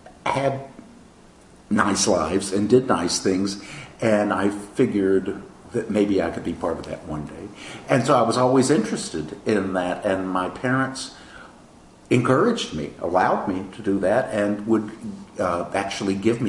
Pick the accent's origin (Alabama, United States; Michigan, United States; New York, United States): Alabama, United States; Slapout; Slapout, yes. That's the little crossroads where I grew up. I was born in Montgomery, but I grew up completely out in the country